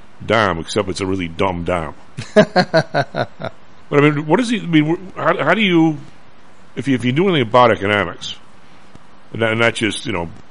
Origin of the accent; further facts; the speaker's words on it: United States; Which is absolutely astounding to me as an American.